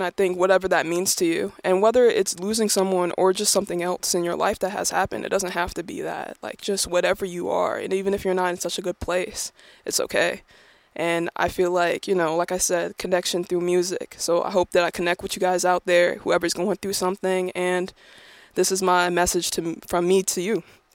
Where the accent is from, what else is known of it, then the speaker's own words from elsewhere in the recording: New York, United States; I'm from New York.